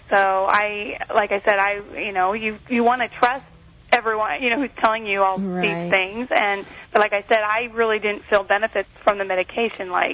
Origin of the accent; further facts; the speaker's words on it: Lancaster, California, United States; I'm from Lancaster, California, and I'm a teacher, third grade teacher.